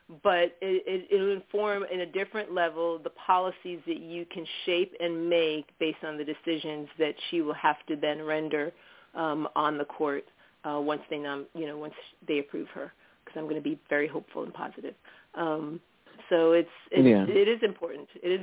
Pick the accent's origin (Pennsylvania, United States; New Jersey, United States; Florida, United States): Florida, United States; Miami; Growing up in Miami, and I've, grown up in South Florida